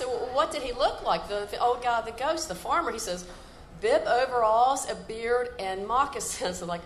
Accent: West Virginia, United States; now in South Carolina, United States; West Virginia. But originally, the house my dad built in West Virginia, I grew up in, into adulthood.

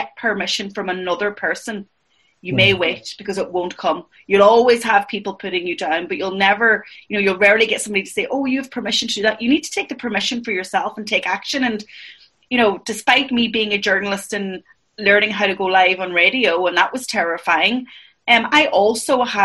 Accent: Ireland; we have as Irish people

